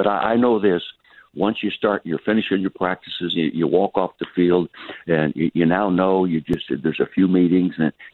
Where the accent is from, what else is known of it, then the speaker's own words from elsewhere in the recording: Calistoga, California, United States; the first time in my 84 years of life I haven't been in my hometown in Calistoga, the Napa Valley. No, I'm still in the East. I live permanently in the East